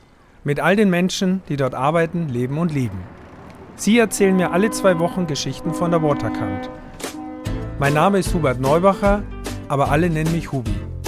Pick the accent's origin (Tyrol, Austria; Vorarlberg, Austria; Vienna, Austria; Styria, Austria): Styria, Austria; born there; Ich bin ja geborener Steirer.